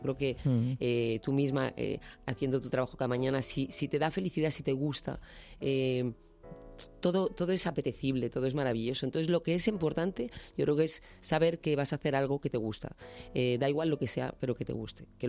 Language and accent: Spanish; Granada, Andalusia, Spain; a Granada voy mucho. Es mi ciudad natal, es una ciudad donde tengo una gran parte de mi familia